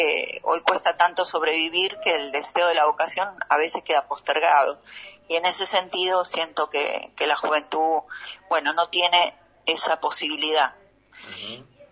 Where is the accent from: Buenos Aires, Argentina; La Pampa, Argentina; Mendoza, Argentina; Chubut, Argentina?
Mendoza, Argentina; Yo soy mendocina y a mí me encanta el interior de nuestro país